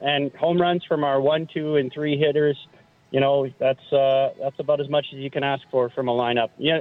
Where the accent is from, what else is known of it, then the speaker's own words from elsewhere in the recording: Winnipeg, Manitoba, Canada; I'm a guy from Winnipeg originally.